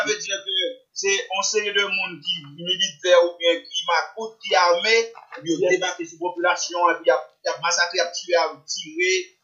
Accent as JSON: {"language": "French", "country": "Haiti", "said": "ou bien en tant qu'haïtien, pour nous-mêmes"}